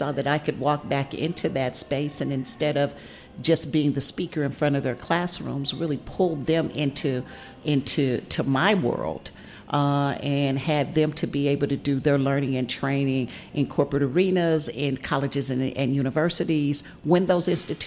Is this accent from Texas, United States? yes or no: no; St. Louis, Missouri, United States; I am from the Midwest. I am from Missouri, from St. Louis.